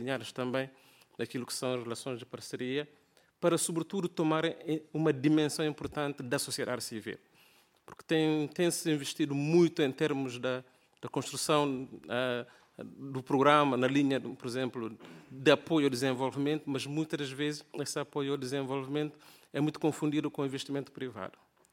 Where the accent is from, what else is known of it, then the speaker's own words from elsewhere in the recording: Guinea-Bissau; venho da Guiné-Bissau